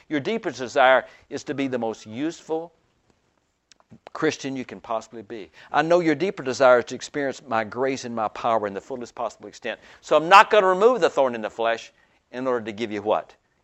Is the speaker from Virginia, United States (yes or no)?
no; Alabama, United States; I remember I went through a phase that I'm from Alabama. And I just yearned to return to my roots.